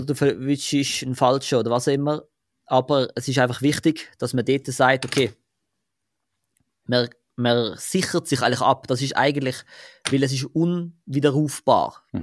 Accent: Zurich, Switzerland; Zwar bin ich Zürcher, aber ich bash ein bisschen.

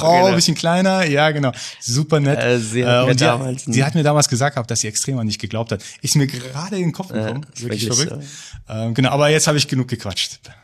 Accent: Iran; now in Germany; Als Iraner fragt man natürlich auch, genauso wie ich, wann bist du nach Deutschland gekommen?

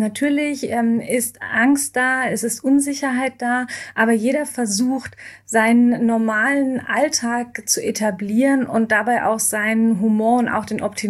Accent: Germany; ich bin auch Deutsche

